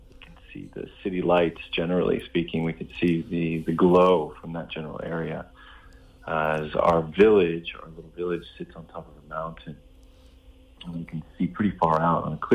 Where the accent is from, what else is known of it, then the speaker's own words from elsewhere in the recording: United States; now in Israel; So me being an American, I wasn't trained as an IDF soldier. I was in the American Army.